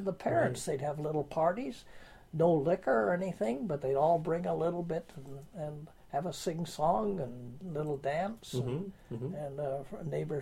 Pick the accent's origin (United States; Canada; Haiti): Canada; Burnaby, British Columbia; I was brought up in Burnaby. Started Douglas Road School.